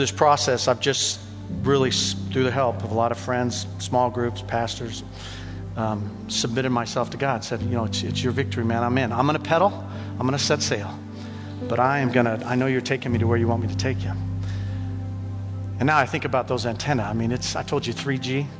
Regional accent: West Coast, United States; And I wasn't supposed to win because I'm from the West Coast, never win.

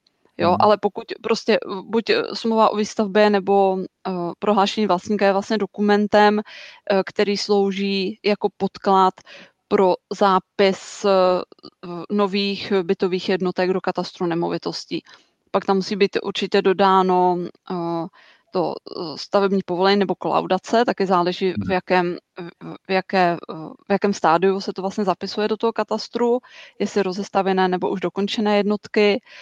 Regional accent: Hradec Králové, Hradec Králové Region, Czechia; první investiční byt asi bude v Hradci Králové, protože to je město, které já znám a odkud pocházím.

